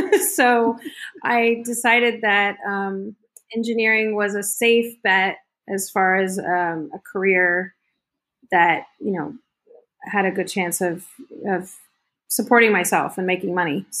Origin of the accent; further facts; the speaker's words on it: San Diego, California, United States; because growing up in San Diego, I always had taken Spanish classes, so didn't know any German.